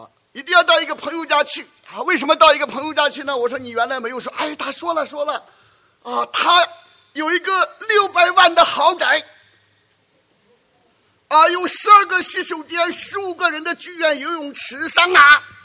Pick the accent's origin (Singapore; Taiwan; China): China; 那我们中国人之所以常常问你吃饭了没有，你住在哪里啊